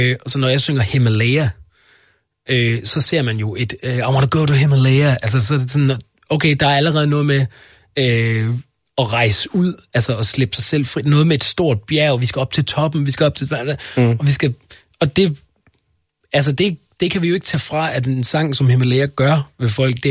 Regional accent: Central Denmark Region, Denmark; snakker om det at komme fra sådan en lille midtjysk by, hvor jeg kommer fra.

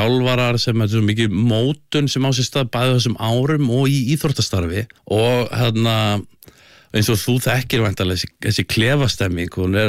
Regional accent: Reykjavík, Capital Region, Iceland; Já, ég alinn upp í miðbæ Reykjavíkur og alinn upp að bara hjá mömmu sem býr á Rauðarárstíg í Norðurmýri og þar bý ég bara fyrstu 13 ára ævi minnar. Gengi í Austurbæðaskóla

